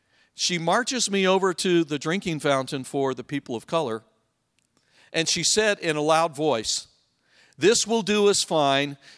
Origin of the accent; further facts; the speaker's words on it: Idaho Falls, Idaho, United States; I was raised in Idaho Falls. At the time I was raised there, there were about 30,000 people.